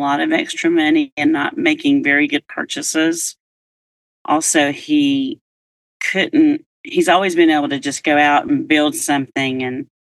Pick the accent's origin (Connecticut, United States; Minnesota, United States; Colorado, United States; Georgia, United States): Georgia, United States; Atlanta; now in Pike Road, United States; So we are from Atlanta, born and raised in Atlanta, both of us.